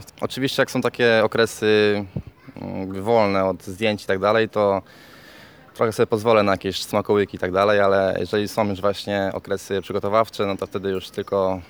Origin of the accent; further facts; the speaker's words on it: Piotrków Trybunalski, Łódź Voivodeship, Poland; mam 19 lat, pochodzę z Piotrkowa Trybunalskiego.